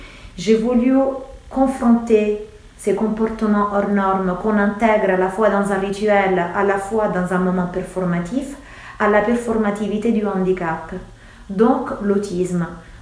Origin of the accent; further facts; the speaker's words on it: Rome, Lazio, Italy; French is a second language; also born or lived in Naples; now in France; en tant que femme du Sud, parce que je suis d'origine de Naples, mais j'ai grandi à Rome.